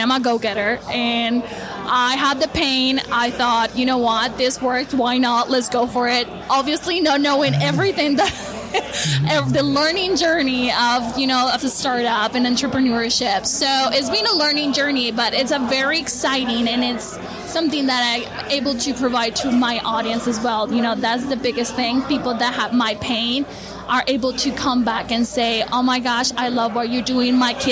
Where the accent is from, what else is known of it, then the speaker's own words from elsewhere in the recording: Colombia; first language Spanish; English is a second language; So I'm actually from Colombia, so English is my second language. I originally speak Spanish